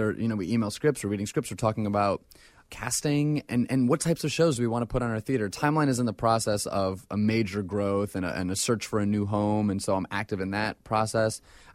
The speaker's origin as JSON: {"language": "English", "town": "Syracuse", "region": "New York", "country": "United States", "tie": "born or raised there", "also_born_or_lived": "Boston", "said": "I was born in Boston. I was actually raised in Syracuse."}